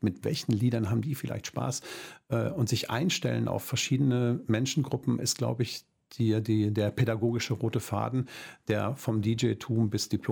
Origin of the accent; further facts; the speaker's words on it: Goch, North Rhine-Westphalia, Germany; ich komme aus Goch, also Bistum Münster